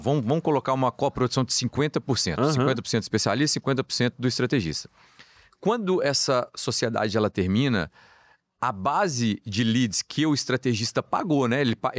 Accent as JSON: {"language": "Portuguese", "town": "Belo Horizonte", "region": "Minas Gerais", "country": "Brazil", "said": "Eu vim de Belo Horizonte, nunca, né, não era uma condição financeira muito, uhum, boa. A minha família sempre foram... Sou filho de professora, meu pai, né, até antes de aposentar, uhum, motorista particular."}